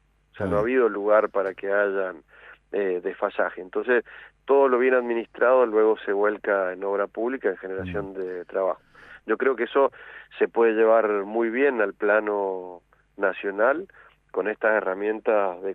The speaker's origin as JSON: {"language": "Spanish", "region": "Mendoza", "country": "Argentina", "said": "yo lo voy a decir como ciudadano a pie, como mendocino, como una persona común, como somos todos."}